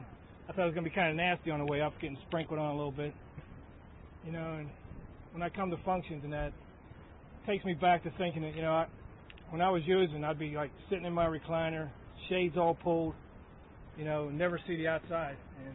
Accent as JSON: {"language": "English", "town": "Pittsburgh", "region": "Pennsylvania", "country": "United States", "tie": "born or raised there", "said": "I was raised in Troy Hill, just above the north side of Pittsburgh."}